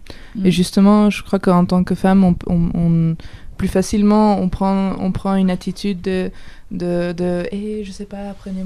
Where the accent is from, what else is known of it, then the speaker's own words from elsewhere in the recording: Netherlands; also born or lived in Chile; now in Aubervilliers, France; Et moi, j'habite à Aubervilliers, mais je suis absolument pas française. Moi, je viens du Chili, j'ai grandi aux Pays-Bas et ici, donc c'est un gros mélange.